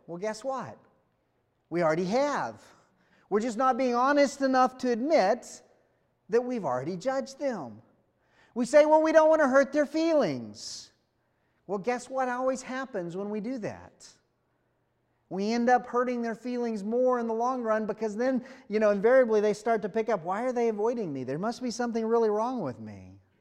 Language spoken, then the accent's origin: English; New Mexico, United States; I'm from New Mexico, and one of the real common phrases there is mañana.